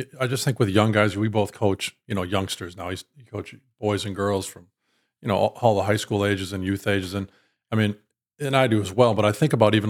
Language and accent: English; Brown Deer, Wisconsin, United States; And I was like, look, I'm from Brown Deer. I'm definitely tougher than a Fondy guy